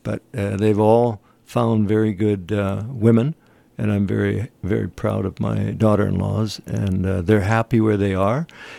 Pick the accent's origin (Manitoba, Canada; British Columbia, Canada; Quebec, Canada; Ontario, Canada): British Columbia, Canada; Burnaby; Now, when I was brought up in Burnaby, my dad wanted me to be to take over his shoe store